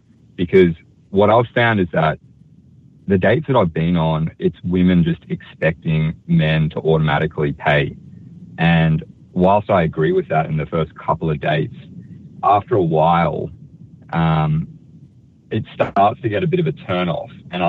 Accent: New Zealand; I guess in New Zealand, or at least the way I grew up in New Zealand, when you first start dating a girl

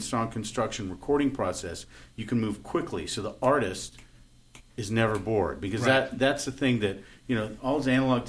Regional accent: Palos Verdes, California, United States; also born or lived in Redondo Beach; now in Manhattan, United States; was born and raised in Palos Verdes, born in Redondo Beach.

